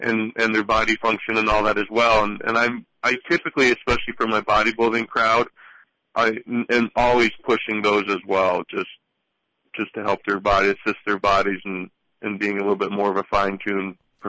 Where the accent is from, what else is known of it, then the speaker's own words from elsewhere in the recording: Pennsylvania, United States; now in West Hollywood, United States; I'm in West Hollywood, California right now, yeah. I grew up in Northeast Pennsylvania there, and my folks still live there.